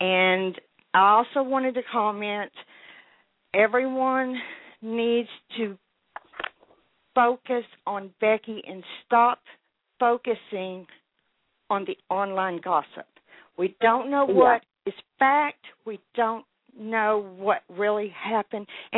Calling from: Texas, United States; I am calling from Texas.

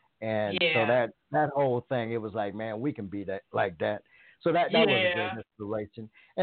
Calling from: Dayton, Ohio, United States; I am calling from what we call the land of funk, Dayton, Ohio.

